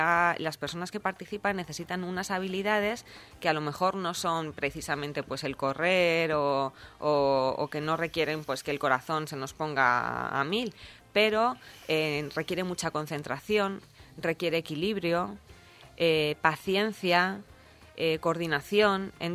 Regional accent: Madrid, Community of Madrid, Spain; porque como venía de otra zona, como vengo de Madrid, no tenía nada, ningún conocimiento sobre el huerto

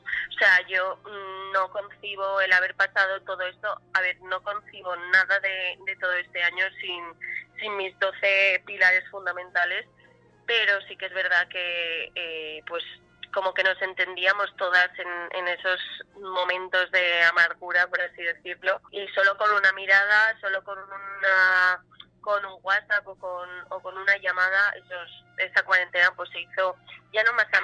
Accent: Valencian Community, Spain; now in Valencia, Spain; yo toda la vida he sido fallera de la Falla San Josep de mi pueblo, pero una vez empecé la carrera me vine a vivir a Valencia

